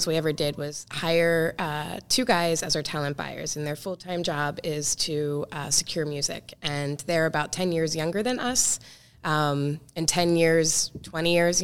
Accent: Harrisburg, Pennsylvania, United States; Patrick, we're both from Harrisburg.

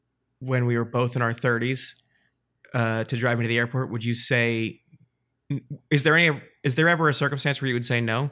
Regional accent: Hazlet, New Jersey, United States; It's tough because growing up in Jersey, which is very different from Los Angeles, we have like the two airports. We have Newark and Atlantic City.

